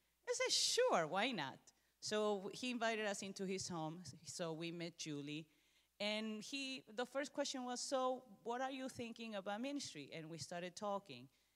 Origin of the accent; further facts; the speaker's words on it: Argentina; moved away as an adult; now in United States; even though I look Korean, I am Korean descent. I was born and raised in Argentina. I lived there for 18 years and moved to the States and went to college here.